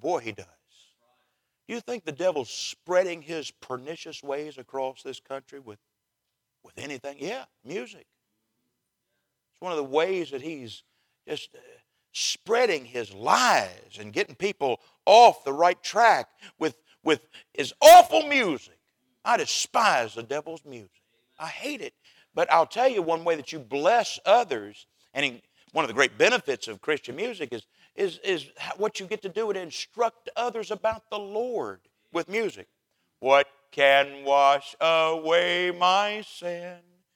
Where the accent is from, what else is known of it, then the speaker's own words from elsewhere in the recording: Southern US, United States; Can I tell y'all something? I'm from the South.